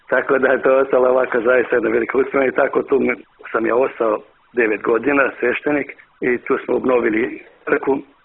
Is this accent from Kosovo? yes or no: yes; Gjakova, Gjakova District, Kosovo; born there; ja sam rođen u Đakovici 1954. godine, dakle nekada srpsko mjesto, ali nažalost sve je posle bilo sasvim malo Srba.